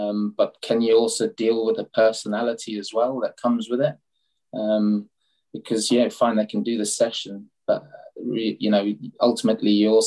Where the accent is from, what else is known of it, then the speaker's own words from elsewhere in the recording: South Africa; now in Leeds, United Kingdom; I grew up in South Africa. So my parents immigrated from the UK when I was very young. I did a fair bit of running in South Africa.